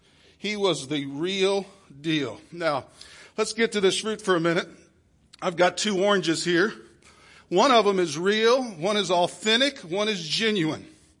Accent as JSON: {"language": "English", "region": "South Carolina", "country": "United States", "said": "I'm from South Carolina."}